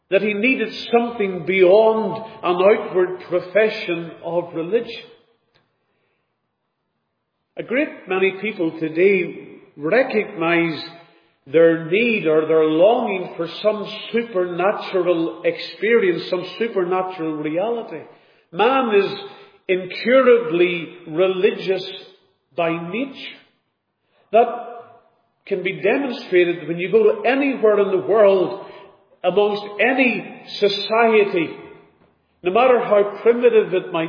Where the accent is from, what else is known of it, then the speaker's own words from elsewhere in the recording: Australia; Well, I'm an Australian and Australia is a Christian nation